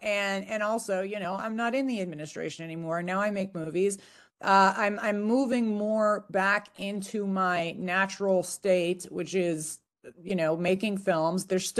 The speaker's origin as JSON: {"language": "English", "region": "California", "country": "United States", "said": "Just because it's the closest to my home state of Nevada, I mean, a home state of California"}